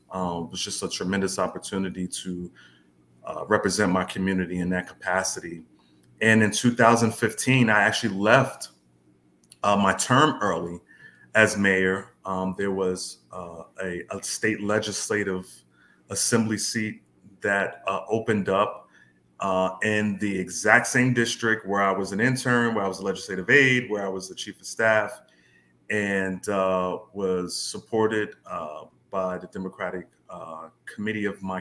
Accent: Roselle, New Jersey, United States; I was born and raised in New Jersey, specifically Roselle, New Jersey.

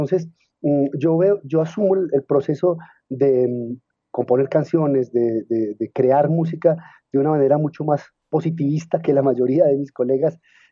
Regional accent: Medellín, Antioquia, Colombia; Yo crecí en la ciudad en la Medellín de la década de los años 80 y 90. Esa fue mi adolescencia.

